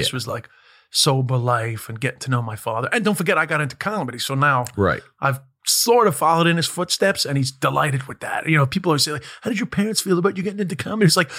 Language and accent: English; London, United Kingdom; born there; They lived in London. I was born in London.